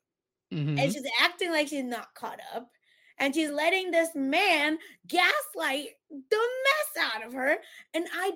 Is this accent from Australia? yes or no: yes; Australia; I'm cheeky. I'm Australian.